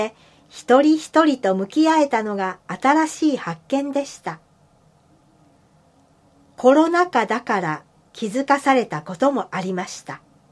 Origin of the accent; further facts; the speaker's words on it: Neyagawa, Osaka, Japan; now in Tokyo, Japan; 人間形成を育む時期に過ごした寝屋川市は、私の物差しになっている町です。上京した頃は、都会のキラキラした雰囲気がいいと思ったこともありましたが